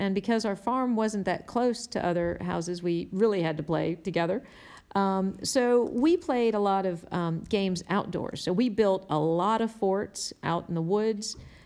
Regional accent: Zanesville, Ohio, United States; born there; I was born in Zanesville, Ohio in 1967.

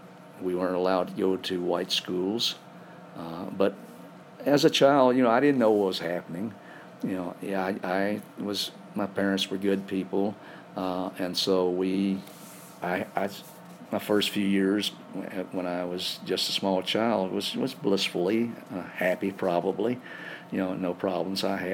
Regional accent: Mississippi, United States; first language Chinese; English is a second language; I was born in Mississippi, and there was lots of Chinese in Mississippi, so it wasn't like we were the only Chinese family in the area.

